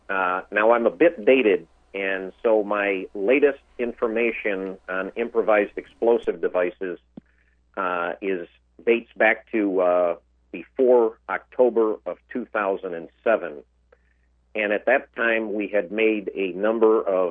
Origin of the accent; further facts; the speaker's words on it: Canastota, New York, United States; When I was a young man, I had a dentist in my hometown of Canastota, New York, a little town of 4,000, a farming village. in upstate New York near Syracuse